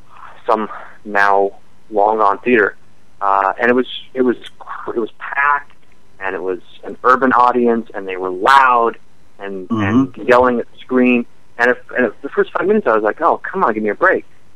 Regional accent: Nebraska, United States; I grew up in Nebraska, so and I think I'm also older than Rob and Todd for sure.

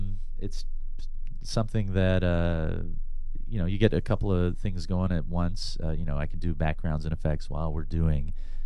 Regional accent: Dothan, Alabama, United States; Dothan, Alabama.

